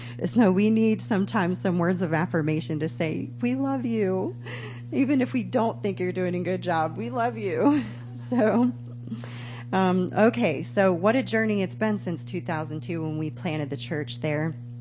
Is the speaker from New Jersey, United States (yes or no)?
no; Dover, Ohio, United States; from Dover, Ohio.